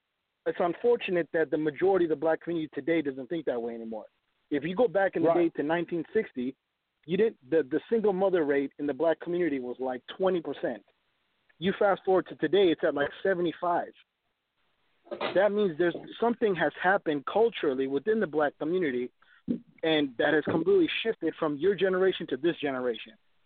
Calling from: Minneapolis, Minnesota, United States; I'm from Minneapolis.

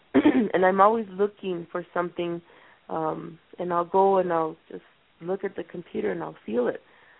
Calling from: El Paso, Texas, United States; I'm from El Paso, Texas.

